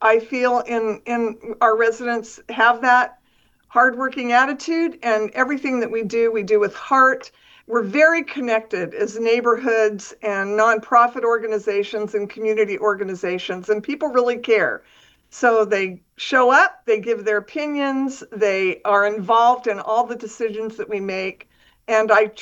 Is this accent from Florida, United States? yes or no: no; Modesto, California, United States; I was born and raised in Modesto. My father was born in Modesto. My grandparents had dairy farms here.